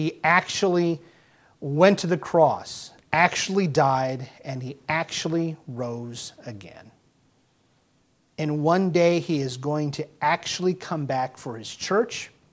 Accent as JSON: {"language": "English", "region": "Florida", "country": "United States", "tie": "born or raised there", "said": "Of course, growing up in Florida, climbing a mountain, there's no such thing there."}